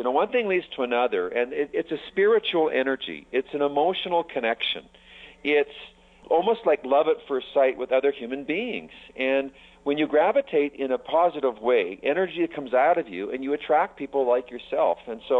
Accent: Vancouver, British Columbia, Canada; And, of course, we're from Vancouver, so we're close to the water.

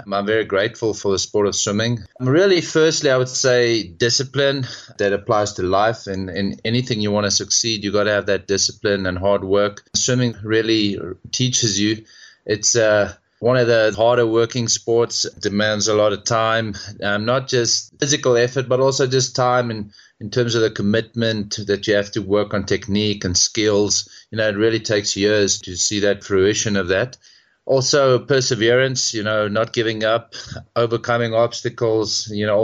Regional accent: Bloemfontein, Free State, South Africa; So I've lived in Pretoria quite a few years. Originally, I'm from Bloemfontein, which is the smallest city in the Free State province, big rural area.

